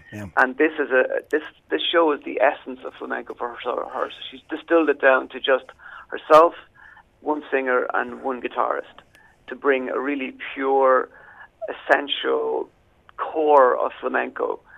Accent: Ireland; And as an Irish person, especially an Irish person who loves that music

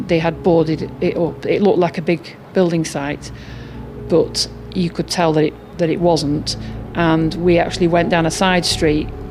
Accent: United Kingdom; we're new in New York. We're from Britain. We're scared to death. We've just been evacuated.

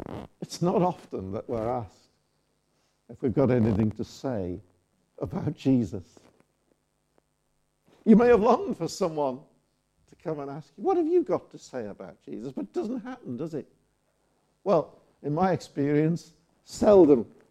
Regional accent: Liverpool, North West England, United Kingdom; And when he knew I came from Liverpool, I think, oh, well, I can believe this fellow.

